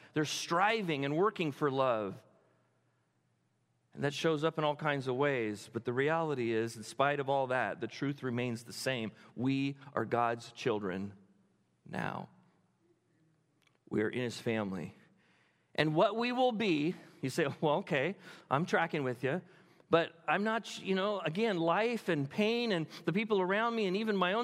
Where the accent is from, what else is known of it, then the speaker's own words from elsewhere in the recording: California, United States; And I'm a Californian. This is not right.